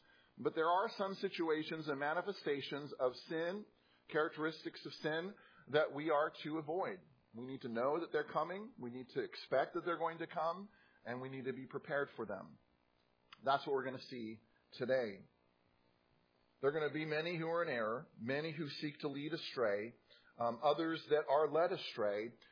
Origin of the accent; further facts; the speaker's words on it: California, United States; I'm from California, and so periodically the lifeguards there will tell you that it's dangerous to go out in the water because of riptides.